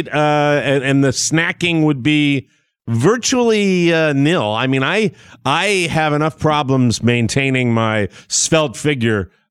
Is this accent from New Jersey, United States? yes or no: no; Houma, Louisiana, United States; I'm from Houma. We got some crawfish etouffee that will blow your hair back, Cher.